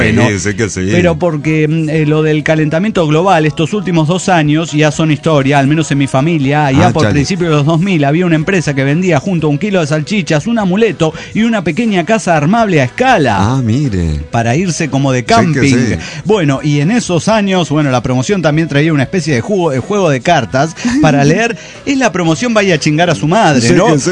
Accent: Cochabamba, Bolivia; de Cochabamba, Bolivia.

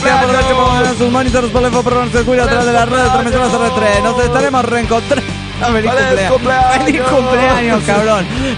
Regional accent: Paris, Île-de-France, France; de París, France.

